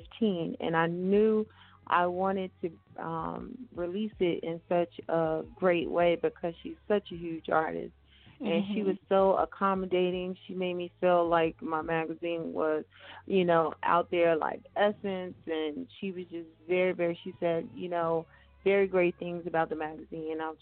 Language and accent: English; Trenton, New Jersey, United States; I'm from Trenton, New Jersey